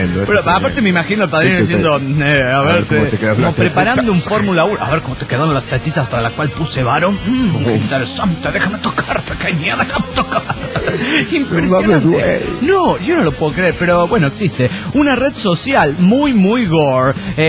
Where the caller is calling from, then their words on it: Mexico City, Mexico; del DF Mexicano.